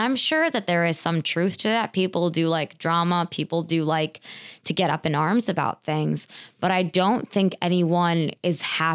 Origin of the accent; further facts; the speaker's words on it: Pennsylvania, United States; raised by immigrants. And I knew that racism was like a nuanced topic. I didn't talk about it, but I went through my schooling here in Pennsylvania